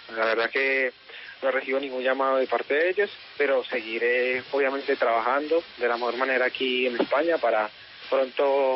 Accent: Pereira, Risaralda, Colombia; Un saludo muy especial a toda la gente de Pereira. Muy orgulloso de poder estar representando bien a mi tierra

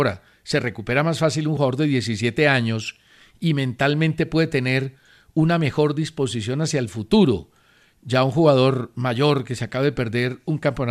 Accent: Manizales, Caldas, Colombia; desde Manizales, desde mi tierra...

